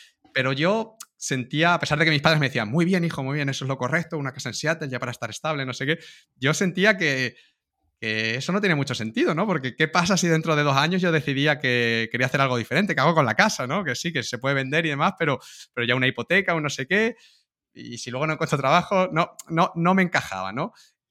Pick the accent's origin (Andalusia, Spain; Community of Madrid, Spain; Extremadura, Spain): Extremadura, Spain; Cáceres; soy natural de Cáceres, Cáceres capital